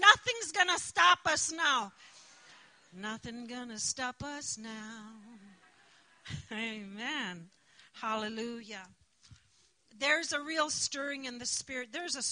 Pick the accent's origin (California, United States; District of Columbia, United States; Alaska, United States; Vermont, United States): Alaska, United States; It means the real land. I'm from Nustuyahak. I grew up in a village where Christianity missionaries were not allowed.